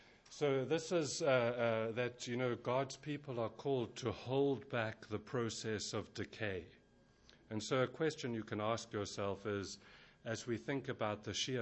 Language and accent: English; South Africa; now in England; I come originally from South Africa, in case you're wondering where the accent comes from, and then more recently from England.